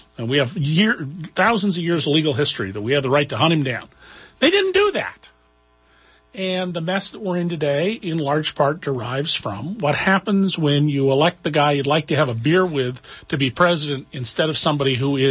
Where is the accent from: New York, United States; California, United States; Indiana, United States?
California, United States; Santa Cruz; also born or lived in Orange County; I grew up partly in Orange County and the rest in Santa Cruz.